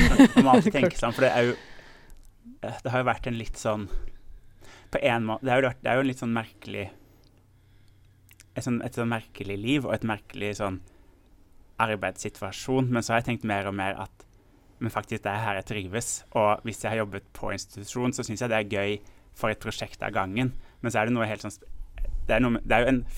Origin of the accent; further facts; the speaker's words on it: Lillehammer, Innlandet, Norway; moved away as an adult; also born or lived in Gjøvik / Oslo; jeg kom fra Lillehammer, rett på Lillehammer, gikk på videregående på Gjøvik, flyttet til Oslo, begynte å studere liksom generelle teaterfag og dramaturgi